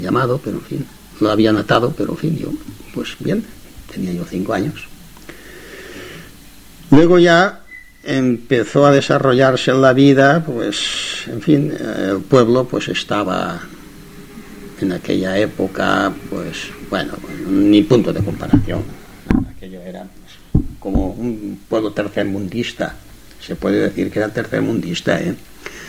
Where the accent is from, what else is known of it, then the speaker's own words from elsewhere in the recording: Quart de Poblet, Valencian Community, Spain; born there; nací en Quart de Poblet